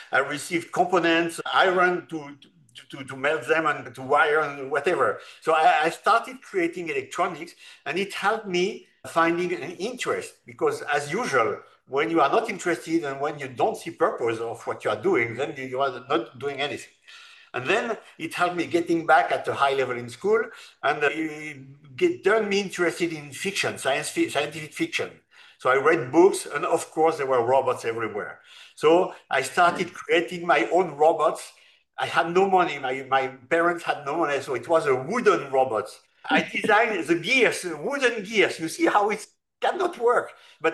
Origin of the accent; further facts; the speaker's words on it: France; I'm from France. I'm living in Paris